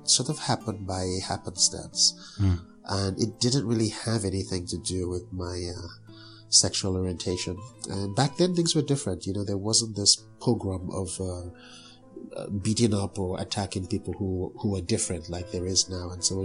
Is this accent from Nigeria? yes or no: yes; Nigeria; Growing up in Nigeria for me was just a wonderful, wonderful experience.